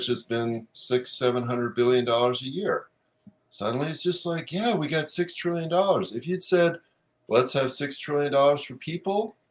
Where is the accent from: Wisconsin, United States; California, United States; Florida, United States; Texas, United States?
California, United States; Los Angeles; So I grew up in West Los Angeles in a neighborhood that, when I was growing up, it was basically kind of slightly on the upper middle class end of middle class.